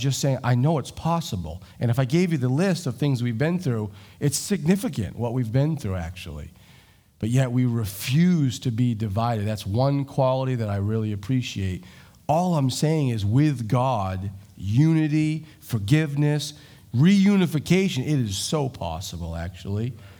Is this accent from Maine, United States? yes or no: yes; Etna, Maine, United States; I grew up in Etna, Maine. The whopping population of Etna, Maine was 600. There was literally more cows.